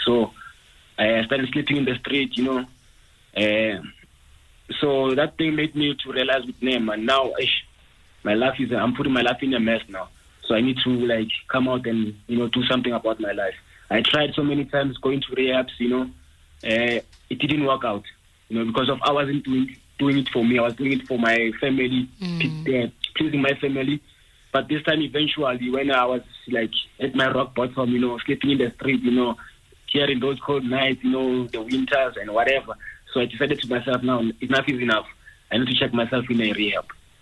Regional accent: Soweto, Gauteng, South Africa; Yes, I'm from Soweto.

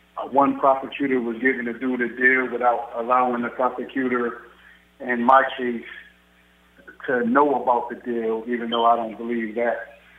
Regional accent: New Haven, Connecticut, United States; Well, I'm from New Haven, mm-hmm. And New Haven, Connecticut

